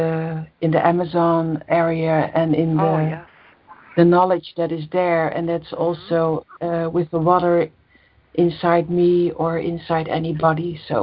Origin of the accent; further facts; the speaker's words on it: Netherlands; I'm from Holland.